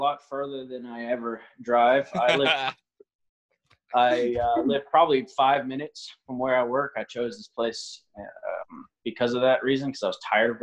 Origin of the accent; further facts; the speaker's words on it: Los Angeles, California, United States; now in East Texas, United States; I'm originally from California, the Golden State. I lived in Los Angeles from 1991 until about 2000 when I moved to East Texas. Both my parents are from East Texas